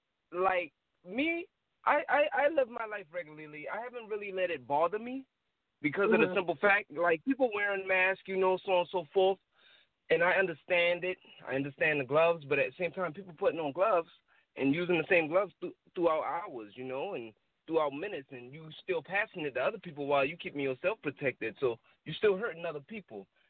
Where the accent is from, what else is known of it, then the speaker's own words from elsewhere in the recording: North Charleston, South Carolina, United States; I was born in Mount Pleasant. But me growing up, I was raised on Ashley Phosphate mostly. So, you know, all I know is Ashley Phosphate.